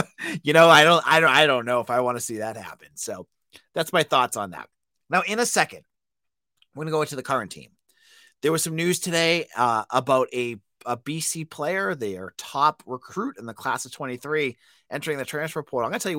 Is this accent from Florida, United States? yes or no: no; Massachusetts, United States; Folks, as a New England Patriots fan, if you listen to my voice, you know I'm from Massachusetts. I'm Massachusetts dying through and through.